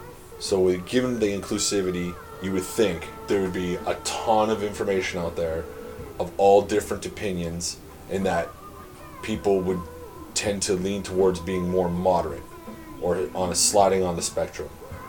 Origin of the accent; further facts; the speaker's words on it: Olds, Alberta, Canada; So, I'm from Olt, Alberta, small town.